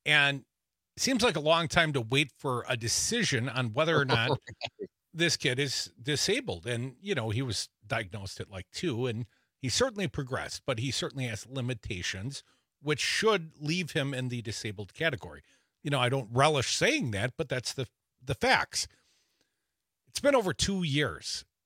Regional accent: United States; Like, I want to know what the English people have to say about anything. I'm American.

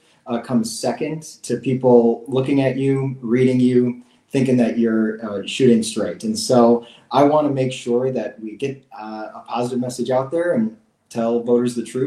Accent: Racine, Wisconsin, United States; places that I grew up in here in Racine.

